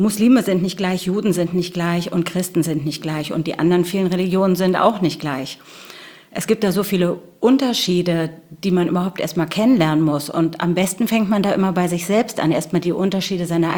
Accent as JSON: {"language": "German", "region": "Berlin", "country": "Germany", "tie": "born there", "said": "ich bin sogar in Berlin geboren"}